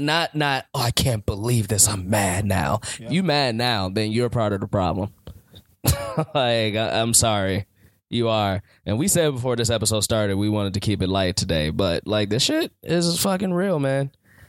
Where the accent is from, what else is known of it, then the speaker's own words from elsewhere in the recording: Chicago, Illinois, United States; I can't tell you, as a Chicagoan, how upset it makes me.